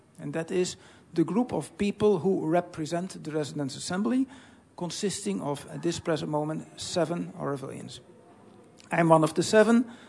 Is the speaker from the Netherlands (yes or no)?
yes; Netherlands; moved away; I'm from Holland originally.